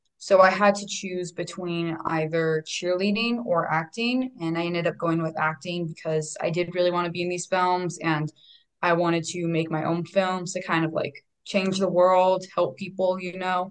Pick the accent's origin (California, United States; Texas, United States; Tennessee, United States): California, United States; Loomis; now in Los Angeles, United States; I moved front to LA from Loomis, California, which is a very small town, probably no one really ever heard of. So LA is much more different than where I used to live